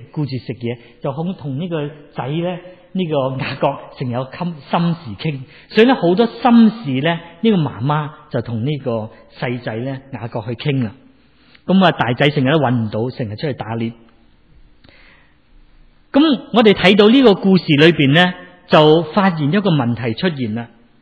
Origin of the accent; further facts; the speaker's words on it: Guangdong, China; 我哋广东人就话中意出去好癫啊